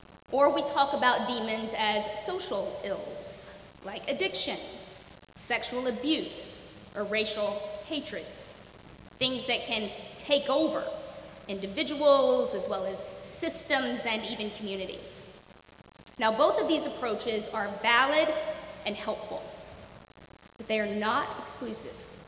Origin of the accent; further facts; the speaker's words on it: Mississippi, United States; I spent a lot of time fishing with my dad when I was growing up in Mississippi.